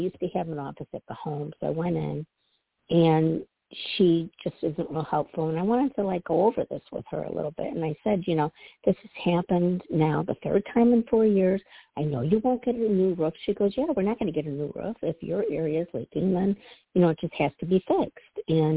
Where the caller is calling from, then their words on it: Midwest, United States; Hi, Tony. … from the Midwest.